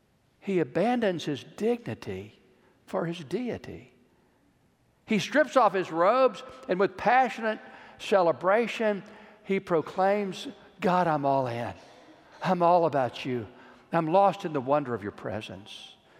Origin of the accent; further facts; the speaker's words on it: Texas, United States; I'm from Texas. I like to smoke my beef.